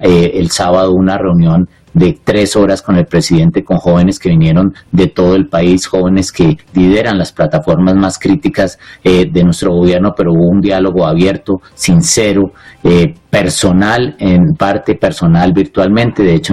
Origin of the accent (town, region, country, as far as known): Colombia